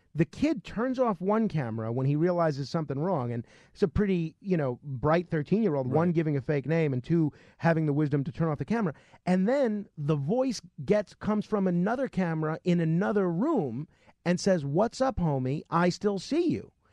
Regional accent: Staten Island, New York, United States; And now it's even happened in my hometown of Staten Island.

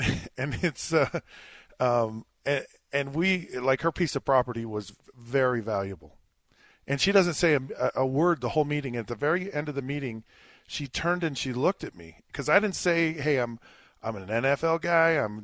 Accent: Utah, United States; It's just fascinating because I'm from here, you know, I grew up

